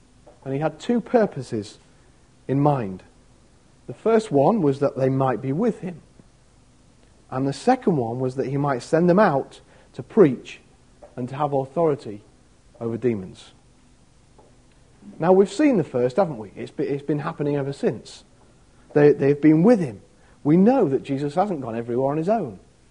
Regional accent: Grimsby, Yorkshire and the Humber, United Kingdom; accent: Grimsby; My language was another one. And I don't mean my Grimsby accent. Or the fact that I'd have to learn Greek maybe one day.

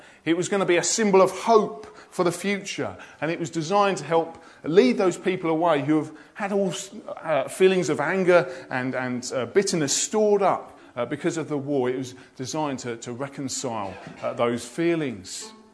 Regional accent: United Kingdom; Well, being British, we all love a great comeback story, don't we?

